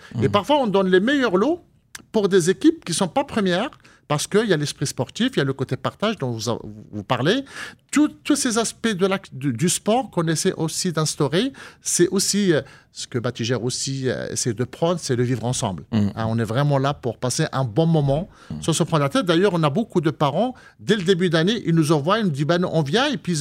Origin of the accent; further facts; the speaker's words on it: Morocco; je rentrais pas parce que moi, je venais du Maroc